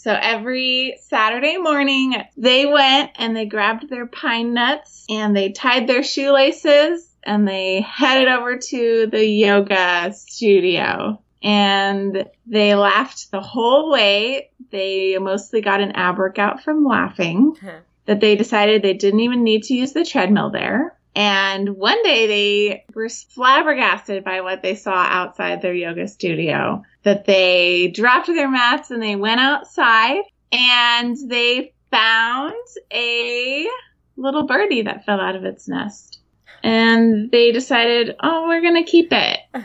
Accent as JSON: {"language": "English", "town": "San Jose", "region": "California", "country": "United States", "tie": "born or raised there", "said": "Yeah, born and raised in San Jose, grew up in the same house forever."}